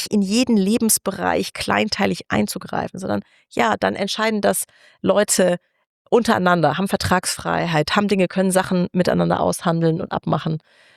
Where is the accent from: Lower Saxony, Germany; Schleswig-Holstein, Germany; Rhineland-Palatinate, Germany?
Rhineland-Palatinate, Germany; born there; Also ich bin ja gebürtige Rheinland-Pfälzerin